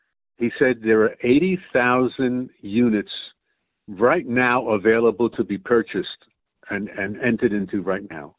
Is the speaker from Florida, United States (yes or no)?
no; New York City, New York, United States; I was born in New York. You know, everybody in New York City sort of that I knew growing up from lower to middle class rented.